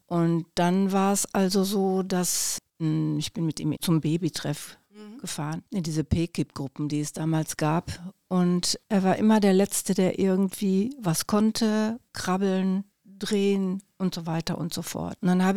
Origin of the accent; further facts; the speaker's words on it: Recklinghausen, North Rhine-Westphalia, Germany; Ich bin 74 Jahre alt und ich komme aus Recklinghausen.